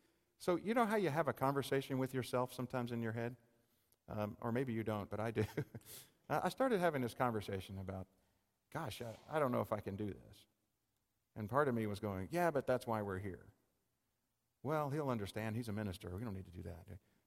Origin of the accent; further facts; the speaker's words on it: Georgia, United States; because I'm from the East Coast. I'm from Georgia.